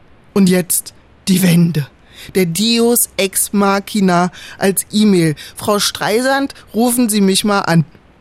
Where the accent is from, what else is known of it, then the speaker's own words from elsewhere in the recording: East Germany, Germany; Ich bin aus dem Osten, mir sind staatliche Kindergärten einfach näher.